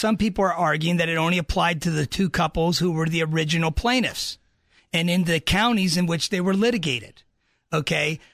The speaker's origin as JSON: {"language": "English", "region": "Pennsylvania", "country": "United States", "said": "at first when I came here, I was from Pennsylvania. We didn't have this prop system."}